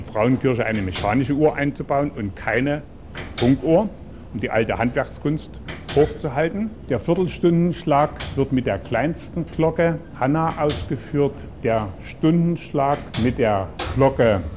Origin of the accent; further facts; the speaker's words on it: Dresden, Saxony, Germany; Ich bin gebürtiger Dresdner und habe die Zerstörung meiner Vaterstadt selbst als kleines Kind miterlebt.